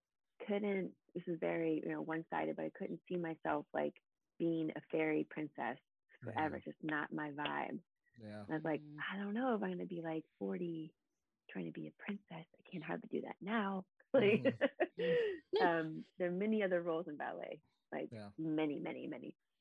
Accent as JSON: {"language": "English", "region": "Virginia", "country": "United States", "tie": "born or raised there", "said": "I was raised in Virginia. I got into two state schools."}